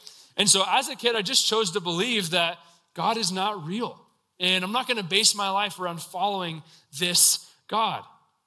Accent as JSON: {"language": "English", "town": "McKinney", "region": "Texas", "country": "United States", "tie": "born or raised there", "said": "So I grew up in the Dallas area. Is anyone in here somewhat familiar with the Dallas, Texas area? Yeah. If you're familiar with that area, I grew up in McKinney."}